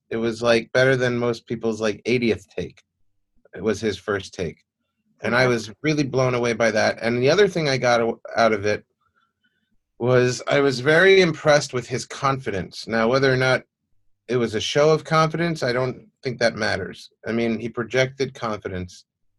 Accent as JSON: {"language": "English", "region": "New York", "country": "United States", "tie": "born or raised there", "said": "And then it's stories of growing up in New York and going to the Macy's Thanksgiving Day Parade with my family"}